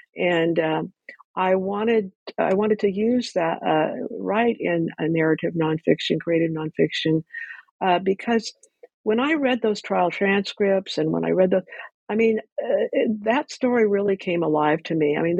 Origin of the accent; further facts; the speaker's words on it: Ventura, California, United States; I grew up in Ventura, and somebody had brought up that case